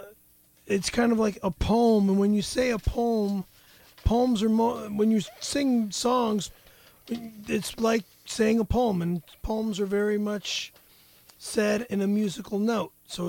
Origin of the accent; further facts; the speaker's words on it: United States; I'm not a homosexual. I am Italian and I am an American.